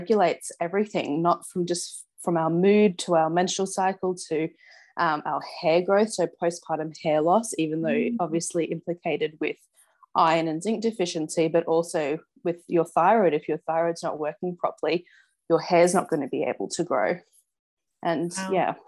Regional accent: Hong Kong; And from growing up in Hong Kong as well, I used a lot of Chinese medicine as well.

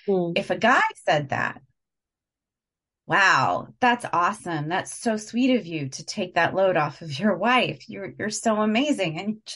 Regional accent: India; I wonder if you're asking that because I'm an Indian woman, because we know that Indian families are get married, have children

